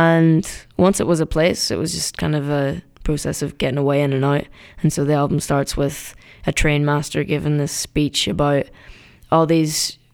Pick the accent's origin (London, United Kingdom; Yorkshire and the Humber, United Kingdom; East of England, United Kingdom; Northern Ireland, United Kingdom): Northern Ireland, United Kingdom; Derry; I finished tour and I went back to my hometown, which is Derry, which is a rural kind of town, top of Ireland.